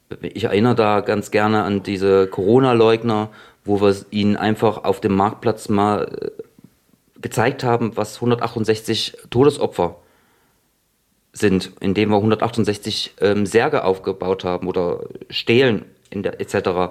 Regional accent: Thuringia, Germany; Wir sind jetzt aus dem Ilmkreis, klar, aber es ist eigentlich ein gesellschaftlich weiterführendes Problem.

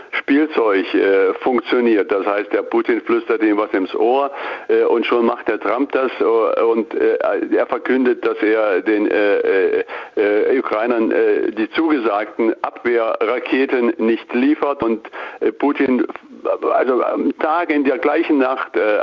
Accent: Gotha, Thuringia, Germany; ich kann ja noch aus meiner Kindheit, ich bin in Gotha aufgewachsen, da gab es noch Elektroautos vor dem Krieg.

